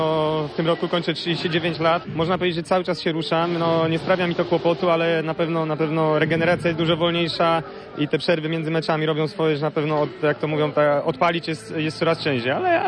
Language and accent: Polish; Szczecin, West Pomeranian Voivodeship, Poland; no z Kamilem znamy się kupę lat, no jesteśmy ze Szczecina, jesteśmy przyjaciółmi